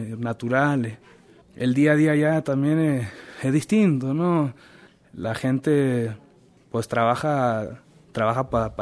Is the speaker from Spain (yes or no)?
no; Chile; now in Oakland, United States; soy mapuche chileno, nacido en Chile, que emigré a Estados Unidos ya hace más de 10 años. Estoy en California, ahora en Oakland, el este de Oakland.